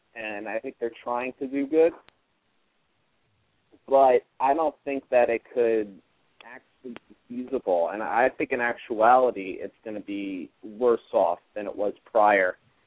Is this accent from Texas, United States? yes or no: no; Colorado, United States; I mean, I'm from Colorado, but I have heard of it on the news.